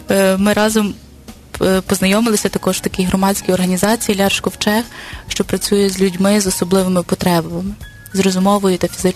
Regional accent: Ternopil Oblast, Ukraine; now in Lviv, Ukraine; Я й родом з Тернопільщини, але коли приїхала до Львова

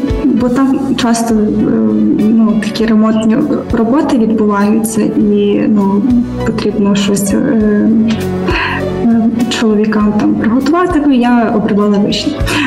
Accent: Dobromyl, Lviv Oblast, Ukraine; Моє дитинство проходило в Добромилі. Це таке містечко в Львівській області, Старосамбірського району.

